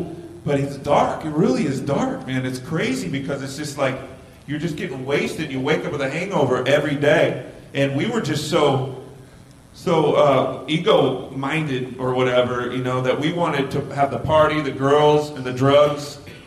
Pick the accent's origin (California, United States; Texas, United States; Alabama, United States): California, United States; Bakersfield; we came from Bakersfield, California. It's 2 hours away. It's the armpit of California.